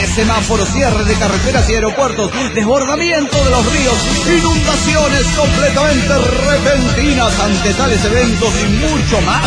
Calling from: Viale, Entre Ríos, Argentina; de Viale, Argentina.

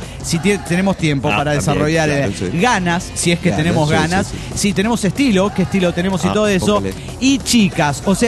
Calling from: Reconquista, Santa Fe, Argentina; Reconquista, provincia de Santa Fe.

